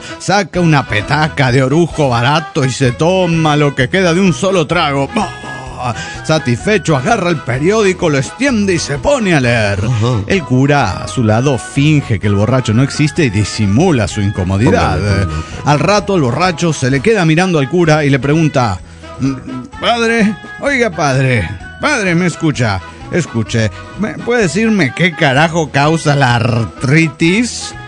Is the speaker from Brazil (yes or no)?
no; Saint Cloud, Minnesota, United States; de Saint Cloud, Minnesota.